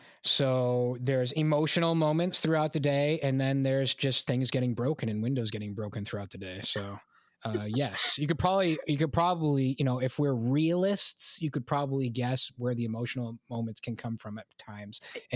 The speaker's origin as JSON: {"language": "English", "region": "Massachusetts", "country": "United States", "said": "and I'm from Massachusetts, and there's a lot of stereotypes about Massachusetts drivers."}